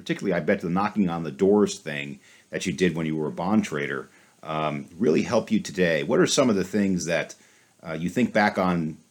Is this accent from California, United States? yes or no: no; New York, United States; Well, I grew up in New York, not the city.